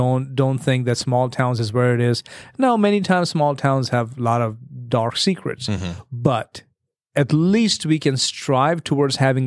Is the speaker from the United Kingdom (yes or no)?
no; India; now in United States; And I grew up in a big city. My hometown, now it's 500,000 people.